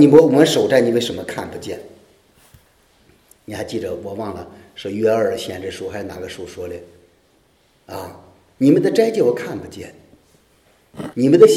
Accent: China; 我们中国人有一句话说得很好

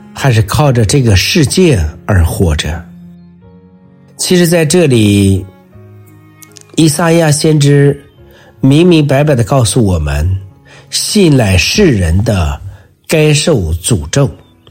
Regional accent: China; 这就是今天我们中国人常讲的善有善报，恶有恶报。

